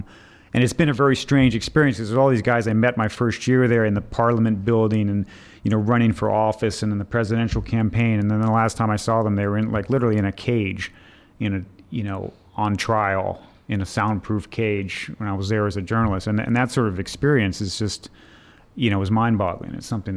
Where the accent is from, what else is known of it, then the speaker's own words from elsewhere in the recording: Missouri, United States; I mean, I grew up in mid-Missouri. I think that's as American as you can get.